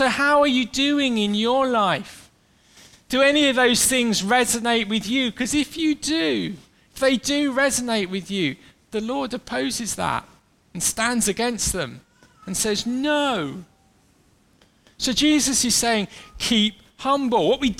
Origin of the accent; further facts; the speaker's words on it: United Kingdom; especially being British